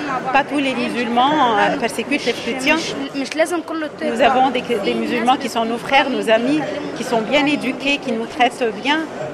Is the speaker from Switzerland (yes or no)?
no; Cairo, Cairo Governorate, Egypt; j'ai 15 ans, je viens du Caire, d'Égypte.